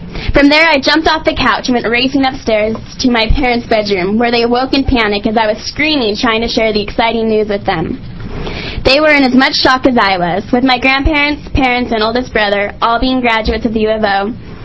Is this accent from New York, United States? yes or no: no; Klamath Falls, Oregon, United States; For the record … I am from Klamath Falls. And I am currently a proud freshman at the University of Oregon.